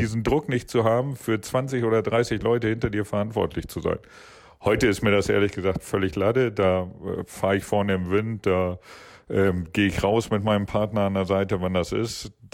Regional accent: Stelle, Lower Saxony, Germany; ich komme aus der Nähe von Hamburg, aus Stelle.

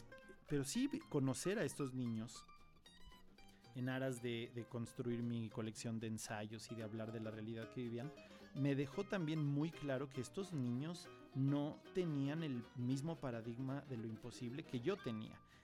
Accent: Querétaro, Mexico; el primer hombre bala que vi en vivo fue en mi infancia en Querétaro

